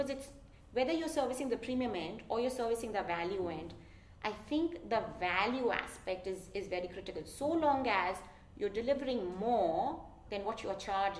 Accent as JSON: {"language": "English", "country": "India", "said": "And so this was really a fight for dignity and respect, you know, that we are Indian, we are."}